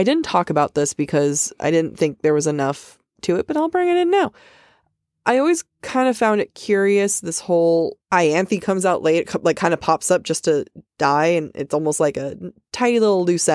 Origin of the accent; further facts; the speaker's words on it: United States; accent: American; I know we have thick American accents.